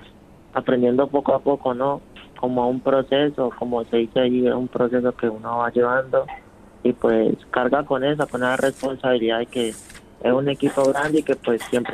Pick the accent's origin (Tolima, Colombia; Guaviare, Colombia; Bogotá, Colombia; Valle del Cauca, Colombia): Valle del Cauca, Colombia; Cali; now in Bochalema, Colombia; yo tengo 20 años. Nací aquí en Cali. Vivo ahí vivía en Potrero Grande, en el distrito de Barranca. Y ahora estoy viviendo en Bochalema con mi mamá